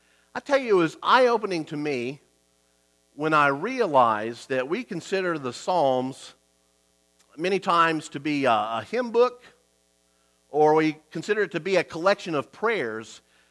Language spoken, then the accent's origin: English; Austin, Texas, United States; I remember going every year as growing up in Austin, Texas, we would go there in Williamson County to Interspace Caverns.